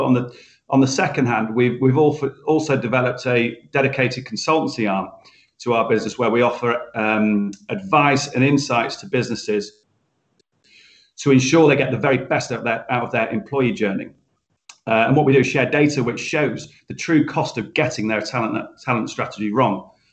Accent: North West England, United Kingdom; born there; I am purporting to be French, Spencer, but I'm not French. I was born near Rochdale, so definitely not French.

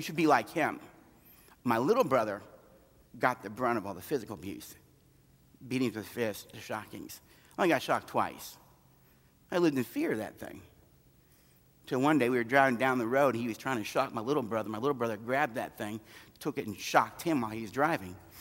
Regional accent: United States; I'm an American, I don't drink, and I don't smoke, and I'm a nice guy.

